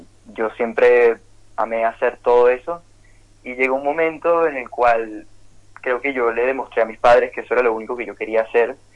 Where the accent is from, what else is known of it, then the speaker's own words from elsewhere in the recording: Venezuela; also born or lived in United States; now in Argentina; Nosotros salimos de Venezuela en 2016 y nosotros uh-huh. nos mudamos primero a Estados Unidos y vivimos allá por 2 años hasta que no nos pudimos quedar por cuestiones de papeles y de uh-huh. residencias. Así que tomamos Argentina como nuestro segundo plan